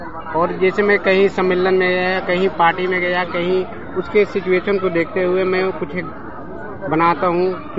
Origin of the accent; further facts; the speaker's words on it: Bihar, India; now in Gurgaon, India; मैं बिहार से हूँ।